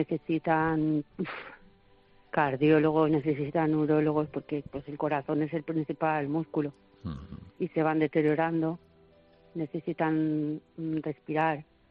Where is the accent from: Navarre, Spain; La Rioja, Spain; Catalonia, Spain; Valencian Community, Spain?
Valencian Community, Spain; Museros; En mi pueblo, que es Museros, en Valencia